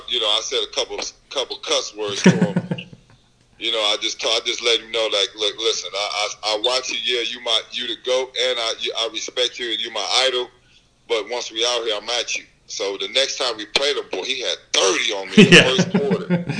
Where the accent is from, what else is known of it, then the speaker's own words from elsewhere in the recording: Indiana, United States; You know, I come from an area, I'm from Indiana, to where, you know, all we do is sleep, eat, you know, basketball.